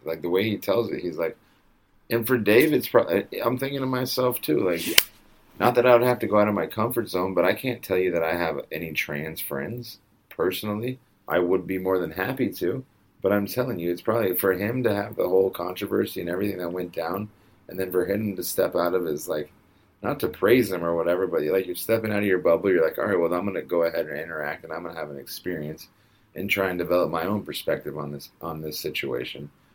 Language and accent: English; Arizona, United States; I feel like growing up in Arizona, I probably had some kind of stigma of it wasn't the norm.